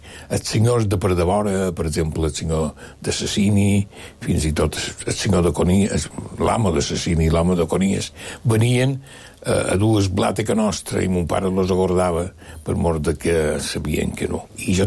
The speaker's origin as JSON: {"language": "Catalan", "region": "Balearic Islands", "country": "Spain", "said": "Mallorquí, he arribat a un grau de mallorquí que som un català perfecte, independentista, a matar."}